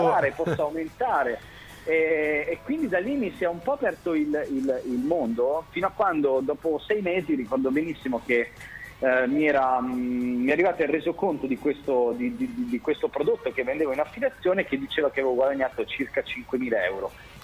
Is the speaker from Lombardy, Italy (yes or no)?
yes; Milan, Lombardy, Italy; now in Rome, Italy; io mi trovavo, diciamo, a Roma, perché sono cresciuto a Milano, i miei genitori erano a Milano, ero venuto a Roma per la squadra per nuotare.